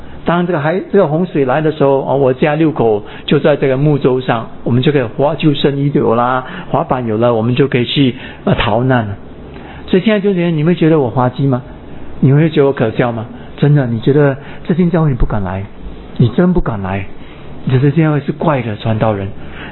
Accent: Singapore; 我们新加坡人多数呢就住公寓，不然就住政府主屋的嘛。打个比方，我们家住七楼

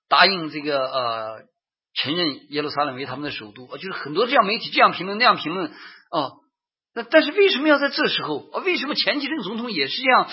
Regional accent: China; 因为我是从中国来的啊，夕阳崇拜很多的弟兄姐妹也是从中国来的啊，可能我的口音听着大家比较比较容易一点

